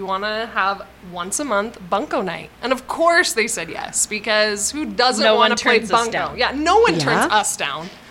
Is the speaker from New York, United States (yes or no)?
no; Afton, Wyoming, United States; Yeah, for the short minute that we were building, we lived in Afton. I grew up in Afton.